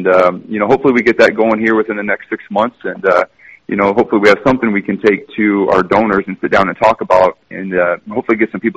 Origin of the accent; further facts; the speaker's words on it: Iowa, United States; Yeah, I grew up in Northeast Iowa, a small town, a great athletic community.